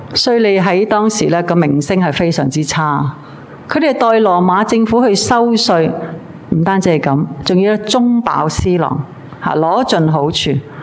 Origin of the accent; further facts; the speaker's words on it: Hong Kong; 我们香港人经常都要快